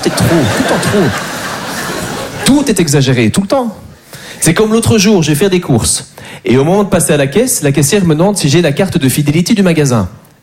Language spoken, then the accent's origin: French; Belgium; je suis très content de jouer en France. Moi j'adore les Français, même si je suis belge